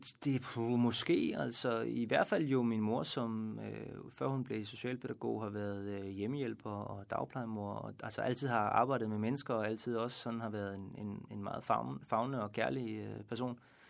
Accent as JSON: {"language": "Danish", "region": "Region of Southern Denmark", "country": "Denmark", "accent": "Funen", "said": "talte jeg virkelig meget fynsk"}